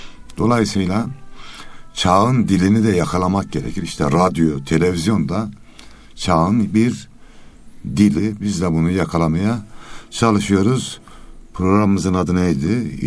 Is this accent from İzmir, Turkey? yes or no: no; Osmaniye, Turkey; Ben şimdi Osmaniyeliyim, iyi hatırlıyorum.